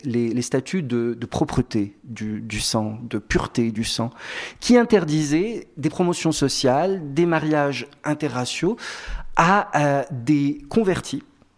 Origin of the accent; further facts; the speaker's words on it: Morocco; also born or lived in Brazil / Argentina; now in France; moi, malgré cette tête incontestablement polonaise que je peux avoir, je suis marocain. Donc, j'ai découvert que j'étais racisé en arrivant en France. J'ai vécu au Brésil.